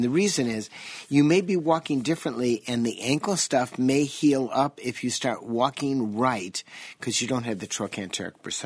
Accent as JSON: {"language": "English", "town": "Chicago", "region": "Illinois", "country": "United States", "tie": "born or raised there", "said": "I didn't learn English. I was brought up in Chicago, so I spoke Chicagoese, which is different."}